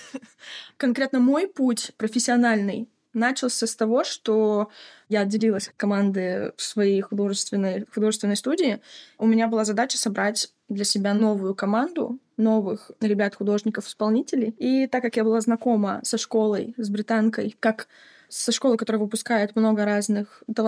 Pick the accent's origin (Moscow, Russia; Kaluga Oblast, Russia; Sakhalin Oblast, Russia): Sakhalin Oblast, Russia; Я родилась на Сахалине, наверное, с этого стоило начать. Я родилась и выросла на Сахалине